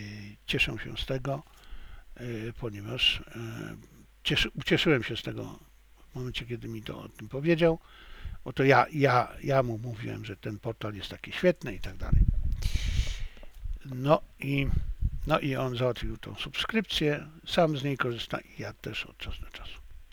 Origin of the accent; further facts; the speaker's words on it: China; now in Poland; mimo tego, że jestem Chińczykiem, uważam się za Chińczyka